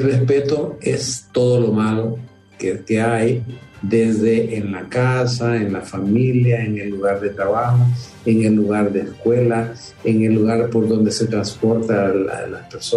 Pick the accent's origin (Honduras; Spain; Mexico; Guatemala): Honduras; sobre todo nosotros como hondureños